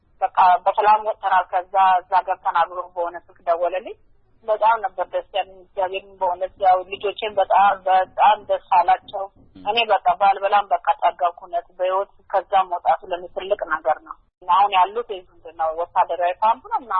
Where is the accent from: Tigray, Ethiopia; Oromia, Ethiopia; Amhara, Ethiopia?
Tigray, Ethiopia; Mekelle; now in Harar, Ethiopia; እኔ ትግሬ ነኝ ብሔሬ ማለት ነው። የመቀሌ ሰው ነኝ። እኔ ልጆች ይዤ በነሱ ሀገር ነው ያለሁት። የተወለድበት ሀገር ላይ ነው ያለሁት።